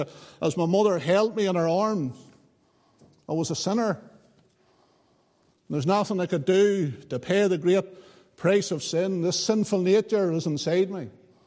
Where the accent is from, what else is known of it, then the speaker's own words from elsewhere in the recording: Craigavon, Northern Ireland, United Kingdom; born there; I was born on the 19th of July, 1971. The moment I was born in Craigavon Hospital, I was born a sinner.